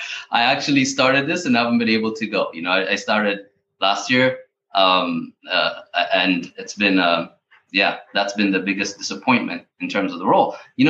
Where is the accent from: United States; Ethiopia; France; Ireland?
Ethiopia; I'm originally from Ethiopia as well.